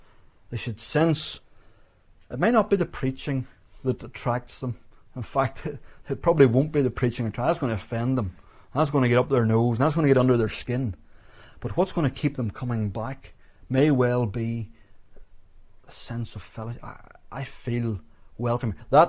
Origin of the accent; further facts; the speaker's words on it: Belfast, Northern Ireland, United Kingdom; You know, where I grew up in Belfast, we knew the people who lived beside us